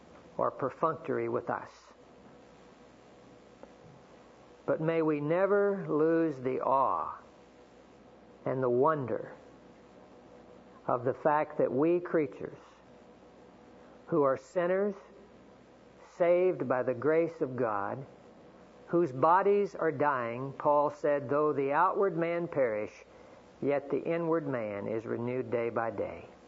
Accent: Oklahoma, United States; also born or lived in Texas; Well, I tell people that I was born in Texas but reared in Oklahoma, and Oklahoma is the Sooner State.

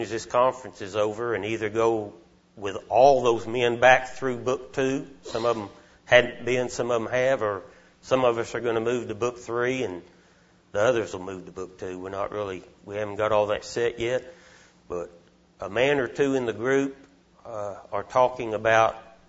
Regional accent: Frederick, United States; we left the church that I grew up in there in Frederick.

